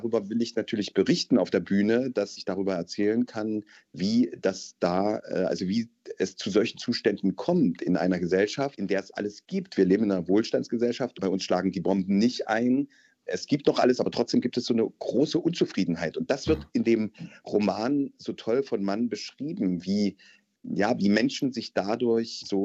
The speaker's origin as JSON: {"language": "German", "region": "Thuringia", "country": "Germany", "said": "Also ich komme ja aus Thüringen zum Beispiel. Da ist auch meine ganze Familie und kenne ich einfach noch viele Menschen."}